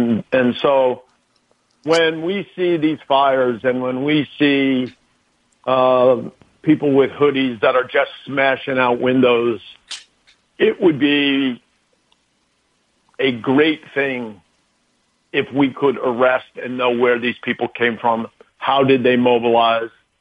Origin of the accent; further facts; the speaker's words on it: New Jersey, United States; I'm from New Jersey, and there's been peaceful protests in Newark, New Jersey, and Camden, New Jersey.